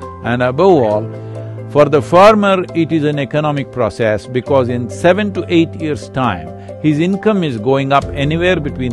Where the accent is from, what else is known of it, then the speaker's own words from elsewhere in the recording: Karnataka, India; Kaveri because I grew up around Kaveri.